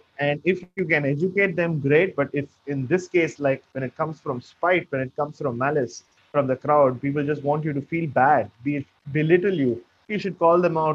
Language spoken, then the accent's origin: English; India; As you know, growing up in India, there's a lot of racism.